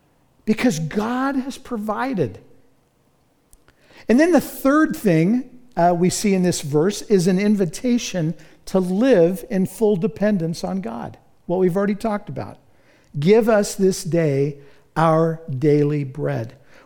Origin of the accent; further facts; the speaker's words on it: United States; I'm an American Christian. I have a good job.